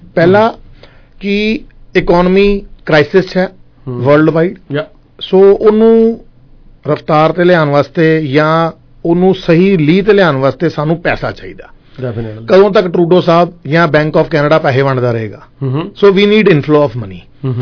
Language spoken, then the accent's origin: Punjabi; Punjab, India; moved away; ਮੇਰੇ ਦੋ ਘਰ ਹੈ ਮੇਰਾ ਪਿੰਡ ਵੀ ਹੈਗਾ ਜ਼ਿਲ੍ਹਾ ਅੰਮ੍ਰਿਤਸਰ ਠੀਕ ਹੈ ਜੀ ਤੇ ਮੇਰਾ ਘਰ ਜਿਹੜਾ ਹੈਗਾ ਜਲੰਧਰ ਸ਼ਹਿਰ ਚ ਉੱਥੇ ਮੇਰੇ ਪੇਰੈਂਟਸ ਰਹਿੰਦੇ ਆ